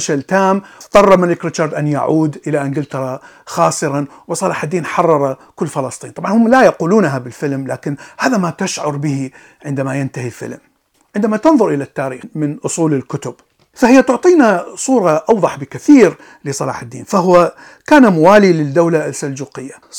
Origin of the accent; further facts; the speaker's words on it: Iraq; وأنا عشت في طفولتي في العراق بالسبعينات والثمانينات